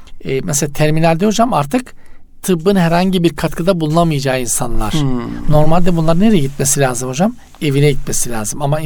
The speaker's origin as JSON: {"language": "Turkish", "region": "Black Sea Region", "country": "Turkey", "said": "Bizim Karadeniz'de hocam ilginç bir uygulama vardır özellikle şeylerde. Trabzon, Rize, Artvin taraflarında"}